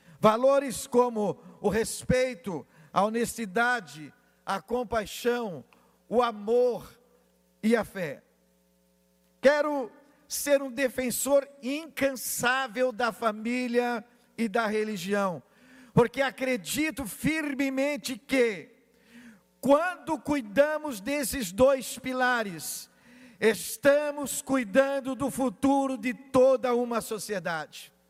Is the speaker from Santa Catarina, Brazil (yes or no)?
yes; Camboriú, Santa Catarina, Brazil; A região de Camboriú, a minha terra, a nossa terra, há anos aguardava a oportunidade de ter um representante nesta casa.